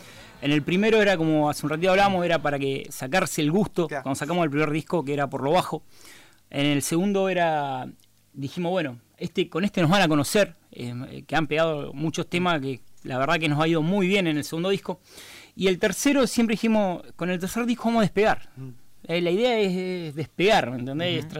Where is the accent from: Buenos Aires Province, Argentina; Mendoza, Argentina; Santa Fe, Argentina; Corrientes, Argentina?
Santa Fe, Argentina; Nosotros somos bien santafesinos. Estamos criados acá, somos todos muchachos ya grandes de acá, de Santa Fe.